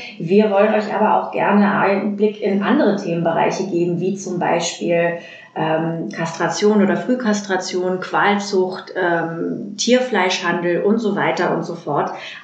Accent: Berlin, Germany; bin 37 Jahre alt, komme aus Berlin.

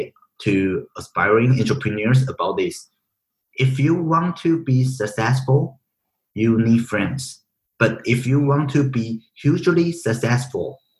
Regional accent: Taiwan; Actually, I'm originally from Taiwan, and I grew up in Taiwan

